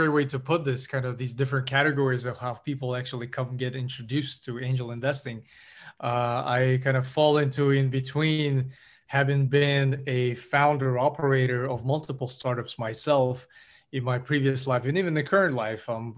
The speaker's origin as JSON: {"language": "English", "country": "Kazakhstan", "lives_now": "United States", "said": "us being immigrants, like you're from Switzerland, I'm from Kazakhstan."}